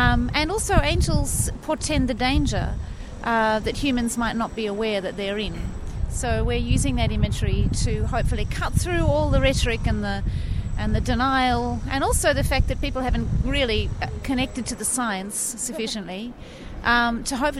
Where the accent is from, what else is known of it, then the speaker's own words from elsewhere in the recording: Australia; We are from Australia. We are mothers and great-grandmothers, young women.